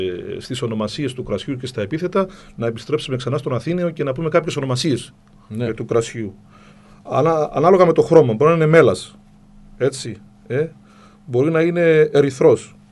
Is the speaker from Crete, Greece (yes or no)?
yes; Crete, Greece; Και εδώ στην Κρήτη νομίζω έχουμε στην κοινότητα κάτω Αρχανών τα Αμπελά. Επίσης στο χωριό μου, το καινούριο χωριό μου που χτίστηκε πριν από μερικές δεκαετίες λόγω σεισμού